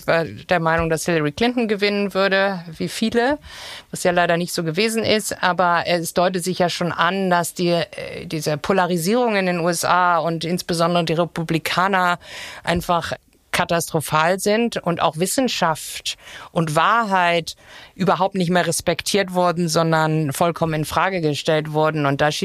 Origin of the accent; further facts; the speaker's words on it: Hamburg, Germany; Hamburg ist auch meine Heimat natürlich